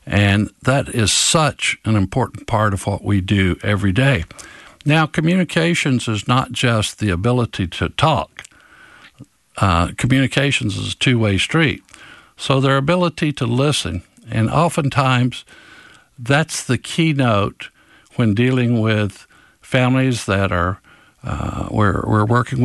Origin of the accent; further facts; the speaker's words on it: Florida, United States; I grew up in the last house before Everglades National Park, and I grew up in Paradise. My dad was a tomato farmer and farmed tomatoes down that way.